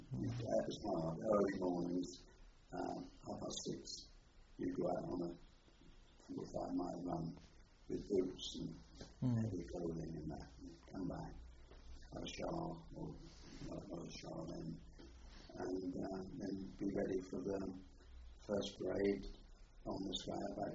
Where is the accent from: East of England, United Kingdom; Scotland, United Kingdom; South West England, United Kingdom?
East of England, United Kingdom; I was from Norfolk, two of us were from Norfolk.